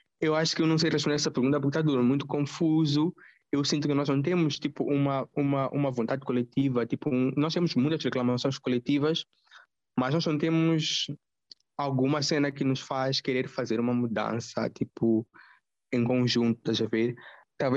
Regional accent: Mozambique; Eu sou jovem, sou moçambicano

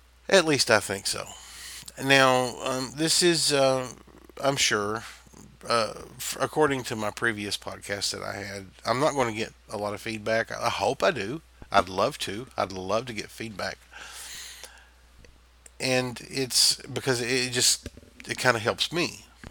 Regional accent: the South, United States; accent: Southern; I was raised the old-fashioned way. I'm a Southern boy, and I don't know if you can tell or not by my accent, but I am definitely a hillbilly through and through, 100%

